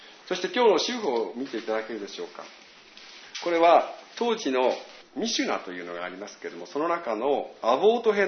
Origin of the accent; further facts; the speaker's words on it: Tohoku, Japan; 私は東北で育ったので東北弁得意なんですけど、個人的には東北弁は好きじゃなかったんです。